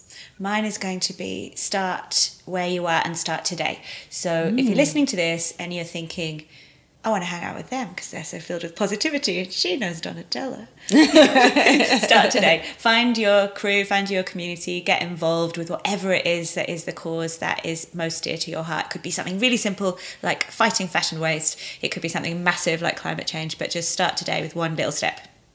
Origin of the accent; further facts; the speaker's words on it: England, United Kingdom; I'm not very good as an English person with those words.